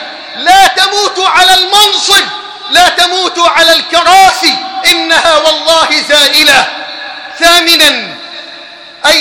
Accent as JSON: {"language": "Arabic", "country": "Egypt", "said": "اللهم ارزق بلدنا مصر حاكما ربانيا صالحا،"}